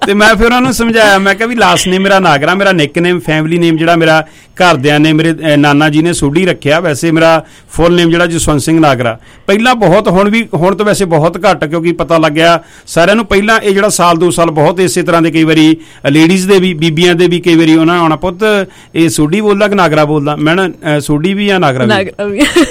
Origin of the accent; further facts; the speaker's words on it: Punjab, India; ਮੈਂ ਵੀ ਦੁਆਬੇ ਤੋਂ